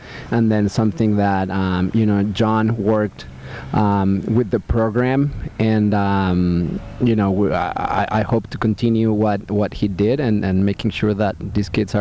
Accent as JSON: {"language": "English", "region": "Mexico City", "country": "Mexico", "second_language": "English", "lives_now": "United States", "said": "I'm originally from Mexico City."}